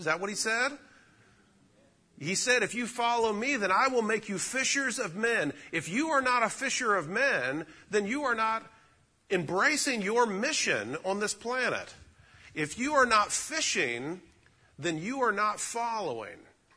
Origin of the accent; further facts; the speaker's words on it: the South, United States; I grew up in the South. I heard that all my life.